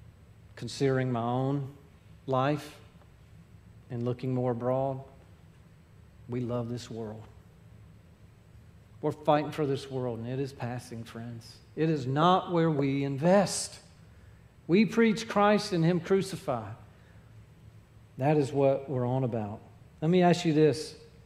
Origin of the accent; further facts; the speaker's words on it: the South, United States; And our experience previous growing up in the South was you could find your fellowship circle down to the nth degree.